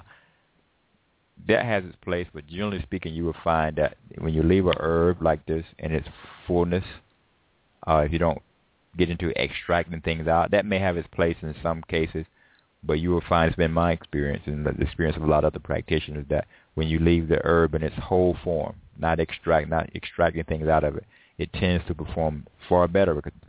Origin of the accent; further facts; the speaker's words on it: Georgia, United States; When I was a boy, I can remember there being pear trees, and growing up in Georgia, in the area, and we just get them and pick them and eat them.